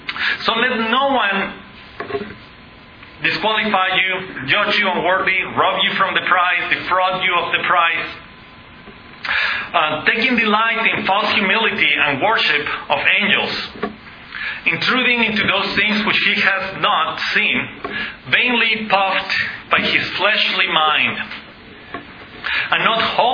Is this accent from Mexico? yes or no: yes; Mexico; I grew up in Mexico with Catholic people, and usually infant baptism doesn't help anyone.